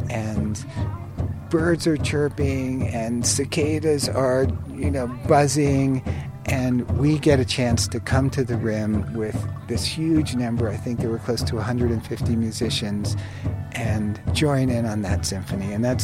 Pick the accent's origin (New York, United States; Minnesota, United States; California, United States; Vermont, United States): New York, United States; New York City; I'm a composer from New York City.